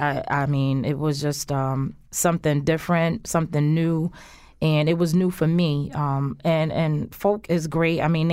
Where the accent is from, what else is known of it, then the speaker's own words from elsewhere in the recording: Connecticut, United States; Right. My parents are from Alabama. I have Southern roots. So you'll always hear me say, yes, ma'am, miss, hey, y'all, how y'all doing?